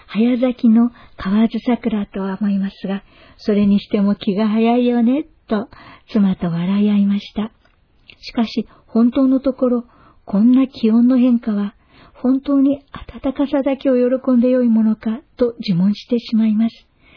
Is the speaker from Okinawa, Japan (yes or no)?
yes; Okinawa, Japan; 沖縄育ちの私にとっては夢の国ですが